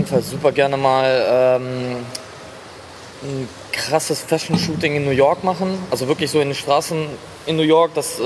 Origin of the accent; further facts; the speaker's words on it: Belarus; habe einen ausländischen Background. Ich komme aus Weißrussland ursprünglich